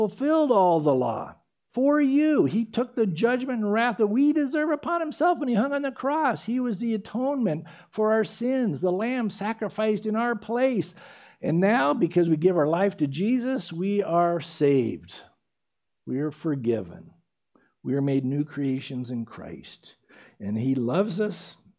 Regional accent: San Diego, California, United States; or the Oceanside Pier where I grew up in San Diego

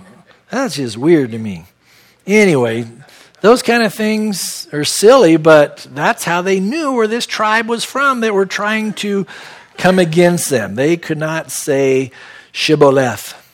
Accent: San Diego, California, United States; You know, we were born and raised in San Diego.

